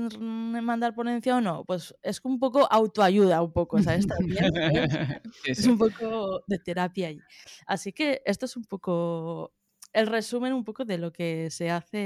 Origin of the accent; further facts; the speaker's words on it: Spain; porque yo creo que soy la única española, ¿sabes?